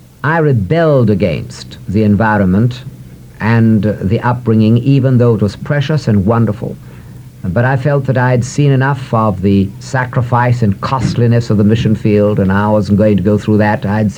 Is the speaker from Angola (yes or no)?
yes; Angola; also born or lived in Zambia; But I lived in Angola, actually on Angola, that troubled land today, for 17 years